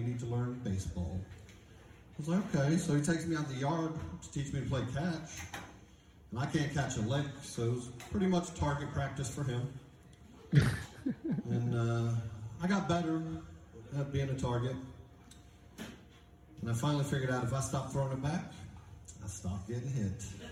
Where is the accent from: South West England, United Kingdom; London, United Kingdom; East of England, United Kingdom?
London, United Kingdom; also born or lived in Great Falls, Montana; now in Atlanta, United States; I do live in Atlanta, but I'm originally from England.